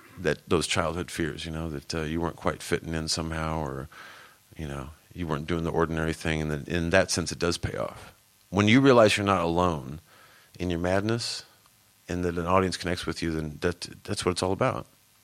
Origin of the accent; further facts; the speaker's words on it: United Kingdom; I'm too... I'm British in that regard.